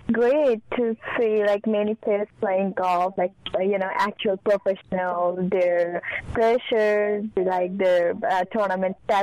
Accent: Nepal; So I'm from Nepal

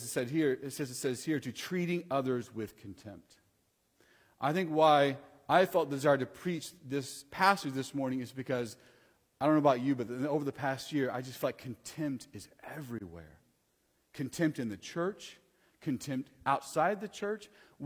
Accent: Texas, United States; I was going to say, being a Texan is okay to feel good about

